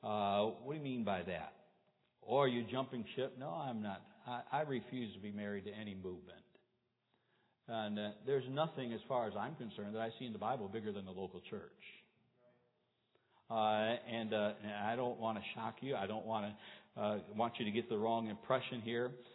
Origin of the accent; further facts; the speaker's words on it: United States; Now, I'm American, praise the Lord.